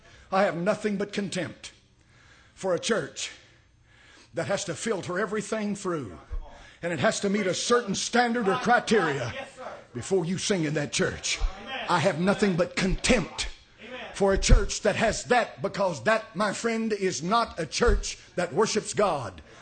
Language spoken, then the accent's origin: English; Tennessee, United States; but I grew up in East Tennessee and I knew what blackguard meant.